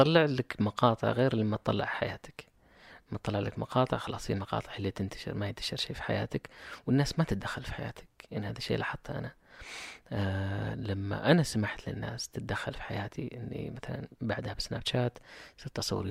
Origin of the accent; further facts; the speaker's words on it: Saudi Arabia; كنت المركز الأول كسعودي أكثر متابعة.